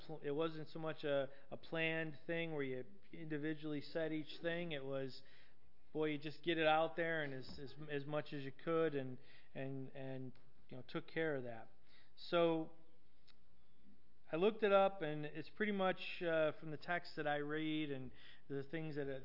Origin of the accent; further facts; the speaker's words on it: New York, United States; anybody from down there would know that you're not from there, right? Because of our funny accent.